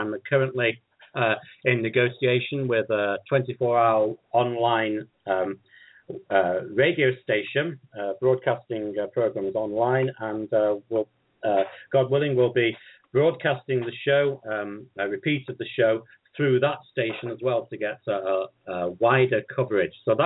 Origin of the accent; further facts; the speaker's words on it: Manchester, North West England, United Kingdom; born there; I was born in Manchester in the north of England 27 years ago.